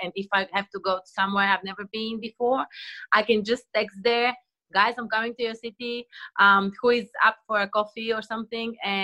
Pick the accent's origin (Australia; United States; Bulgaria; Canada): Bulgaria; I'm coming from Bulgaria, as you just said.